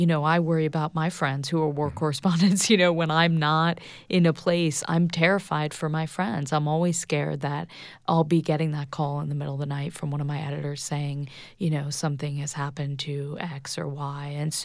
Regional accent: United States; It's tough.

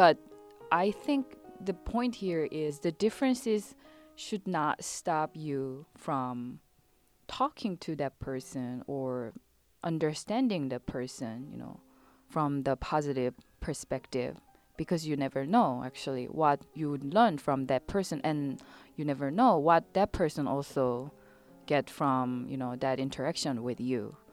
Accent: South Korea; English is a second language; When my hometown started having immigrant workers in 1990s, I was a young child at the time, and then I noticed that people were afraid or just a little bit, you know, cautious about interacting with those people who have different skin color and they don't speak Korean, obviously.

